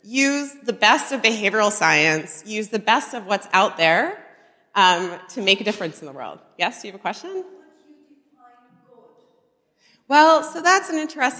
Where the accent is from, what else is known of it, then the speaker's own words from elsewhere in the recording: United States; for me as an American, the, you know, recent U.S. election